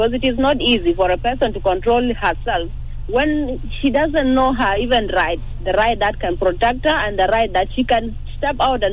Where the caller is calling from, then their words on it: Rumbek, Lakes, South Sudan; calling from Rumbe.